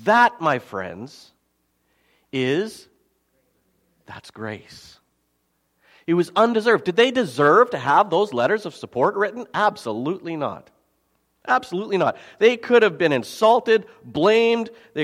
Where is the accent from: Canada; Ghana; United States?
Canada; Slave Lake, Alberta; I come from Slave Lake, where a third of the town burned down in 2011.